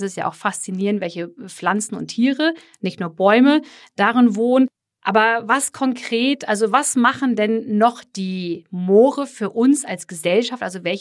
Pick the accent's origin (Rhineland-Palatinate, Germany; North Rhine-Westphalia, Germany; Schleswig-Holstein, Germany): Schleswig-Holstein, Germany; Ich bin nämlich ja gar kein gebürtiger Bayer, sondern ich komme aus der noch nördlicher als die norddeutsche Tiefebene. Ich komme von der Ostsee aus Schleswig-Holstein.